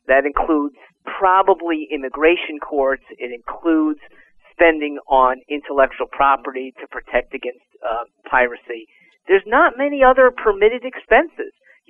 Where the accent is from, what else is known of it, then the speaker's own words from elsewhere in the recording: Connecticut, United States; I'm from Connecticut, and Connecticut is one of those badly performing states.